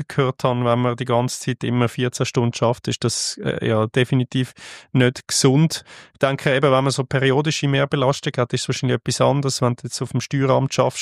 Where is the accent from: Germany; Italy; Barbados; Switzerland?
Switzerland; Gut, das sehen wir dann als Schweizer vielleicht eher wieder ein bisschen negativ.